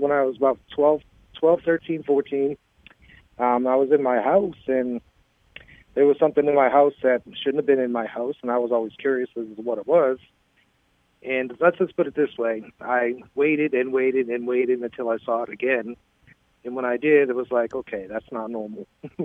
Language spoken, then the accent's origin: English; Lowell, Massachusetts, United States; born there; I was born in Lowell, Massachusetts, which has a pretty good history of paranormal activity.